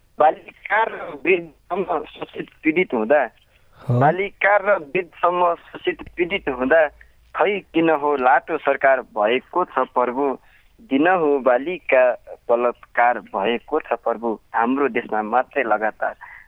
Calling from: Mayatal, Karnali Province, Nepal; चौकुने pass मायादालदेखि

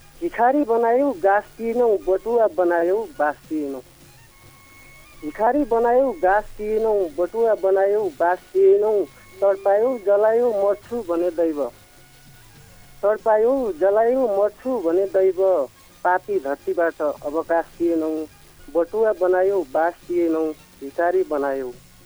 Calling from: Khaptad Chhanna, Sudurpashchim Province, Nepal; हजुर खप्तडी छान्न गाउँपालिका छ बजाङ

